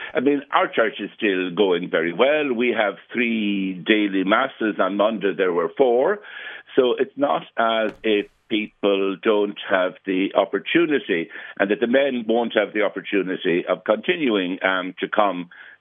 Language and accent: English; Limerick, Munster, Ireland; So it was a huge phenomenon in Limerick in my growing up. I'm from Limerick myself.